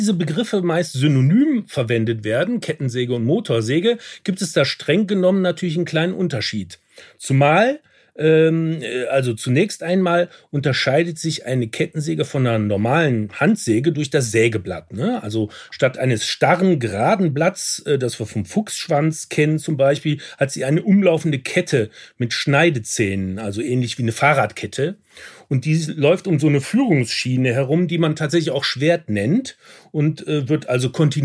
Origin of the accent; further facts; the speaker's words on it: Rhineland, Germany; Oh, das kann ich als Rheinländer nicht aussprechen.